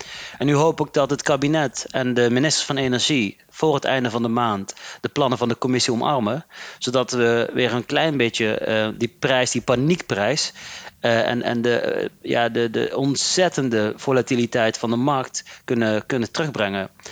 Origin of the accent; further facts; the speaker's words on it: Netherlands; Maar ik wil gewoon als Nederlander wel eerlijk zijn.